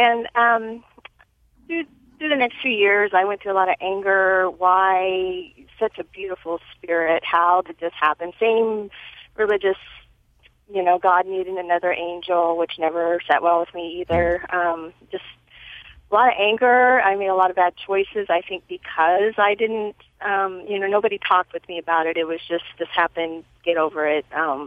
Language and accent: English; Kansas, United States; And I went over and I said, oh, I'm from Kansas.